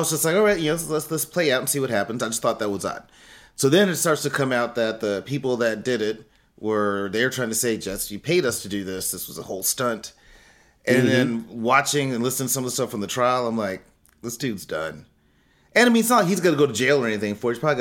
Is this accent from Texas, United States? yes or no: yes; San Antonio, Texas, United States; You know, I grew up in San Antonio, and I think I was in second or third grade when it snowed 13 inches in San Antonio.